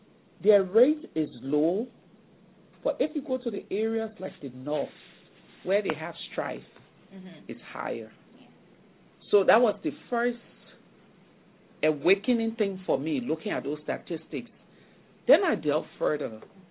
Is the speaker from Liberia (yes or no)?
yes; Liberia; we're actually two from Liberia as members of the network.